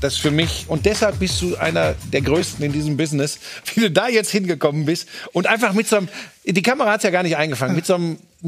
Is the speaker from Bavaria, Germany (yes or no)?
no; Hagen, North Rhine-Westphalia, Germany; der einmal über die Hohen Sieburg von meiner Heimatstadt Hagen entfernt ist